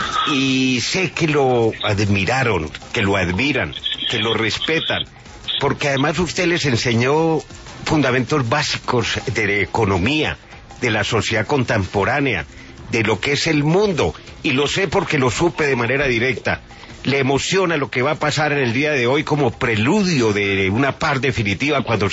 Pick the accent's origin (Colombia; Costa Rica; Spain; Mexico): Colombia